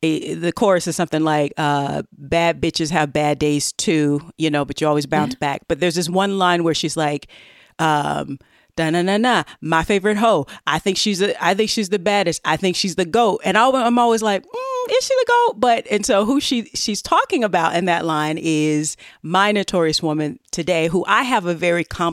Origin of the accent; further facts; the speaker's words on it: Southern US, United States; accent: Southern; I tell you, boy, don't let me get out my Southern accent.